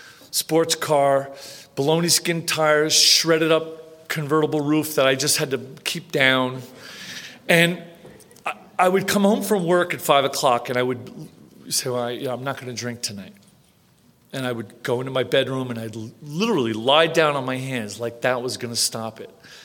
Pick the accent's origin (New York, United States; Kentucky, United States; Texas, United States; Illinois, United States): New York, United States; Long Island; born there; I was born in Long Island, New York. I'm one of 11 children, Irish Catholic family.